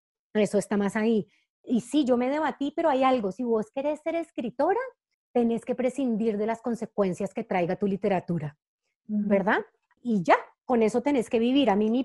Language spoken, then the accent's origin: Spanish; Cali, Valle del Cauca, Colombia; now in Bogotá, Colombia; yo soy caleña y Cali es una ciudad que es súper importante para mí